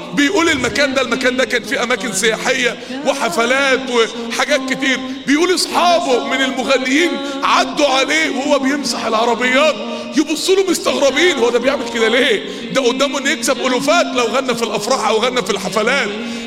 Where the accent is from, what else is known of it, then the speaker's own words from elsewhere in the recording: Mansoura, Dakahlia, Egypt; كل ما نادي كان مهجور عندنا في المنصورة دخلته كده من أيام